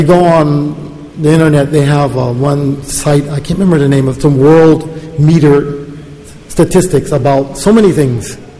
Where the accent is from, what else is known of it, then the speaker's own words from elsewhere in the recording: Chicago, Illinois, United States; say I grew up in Chicago, and when it gets around August, you know, winter is coming.